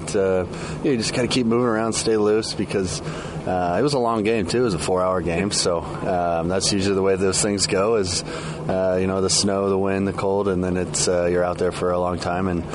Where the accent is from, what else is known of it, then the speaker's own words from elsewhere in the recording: Midwest, United States; But, like I said, growing up in the Midwest, there's some unusual circumstances, crazy wind, early spring weather that you're not expecting.